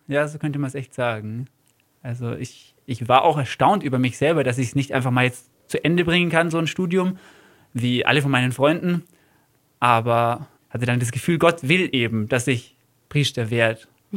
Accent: Türkheim, Bavaria, Germany; Also in Türkheim bin ich aufgewachsen.

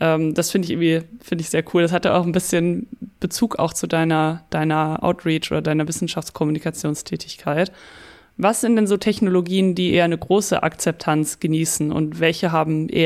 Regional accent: Lower Saxony, Germany; du kannst ja sehr weit gucken in Ostfriesland, weil es gibt da keine Berge, gibt es halt immer Windräder.

